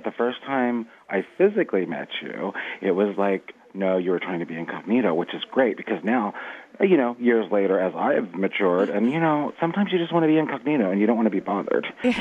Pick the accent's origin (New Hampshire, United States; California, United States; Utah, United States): California, United States; Del Mar; Here I'm from Del Mar, so I, you know, go home.